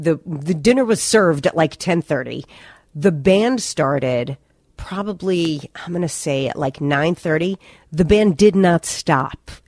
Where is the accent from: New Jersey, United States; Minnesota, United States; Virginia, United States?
New Jersey, United States; We grew up together. We went to camp together. You know, we grew up in New Jersey together.